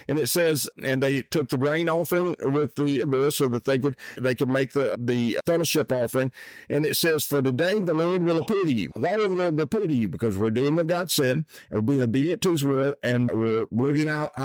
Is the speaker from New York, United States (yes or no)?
no; Alabama, United States; and I use cornbread because I'm from Alabama, and there's a certain way to make it.